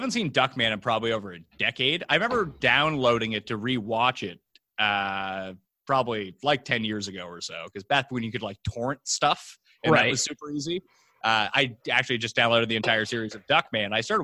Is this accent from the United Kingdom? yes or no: no; Canada; being and growing up in Canada